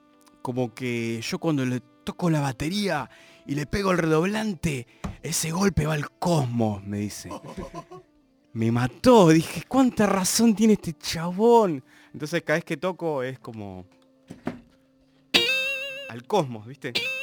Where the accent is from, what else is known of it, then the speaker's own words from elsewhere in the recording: Buenos Aires, Argentina; born there; Yo nací acá en Buenos Aires, sí, en la maternidad Sarda de Parque Patricio, en el año 79.